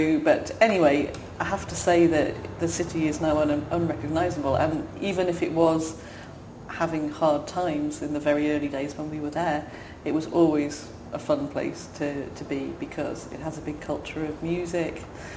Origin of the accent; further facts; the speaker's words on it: England, United Kingdom; also born or lived in Whitehaven; we moved around quite a lot because of my dad's job. I would say all around the north of England, but I was born in Whitehaven, which is near the Lake District, kind of Carlisle.